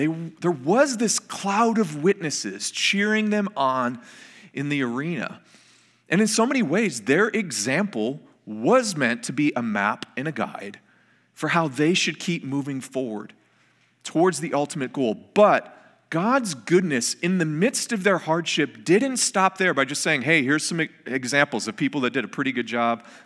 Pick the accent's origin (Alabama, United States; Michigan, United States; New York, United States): Michigan, United States; Detroit; I'm from Detroit. I'm a lifelong Lions fan